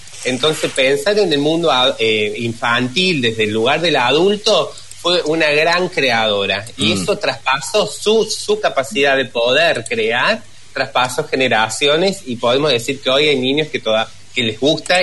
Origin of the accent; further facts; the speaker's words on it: Argentina; es un orgullo para todos nosotros como argentinos